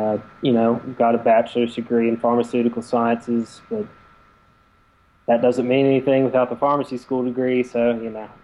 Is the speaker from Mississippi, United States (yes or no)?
yes; Jackson, Mississippi, United States; also born or lived in Nashville, Tennessee; Grew up in Jackson, Mississippi. I was born in Nashville, Tennessee. I grew up in Jackson.